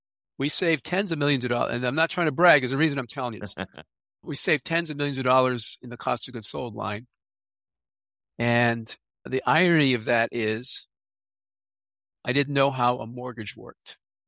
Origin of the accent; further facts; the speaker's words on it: Puerto Rico; born there; also born or lived in Germany; So my dad was in the Army. So I was an Army brat for 20 years. We traveled everywhere. I was born in Puerto Rico.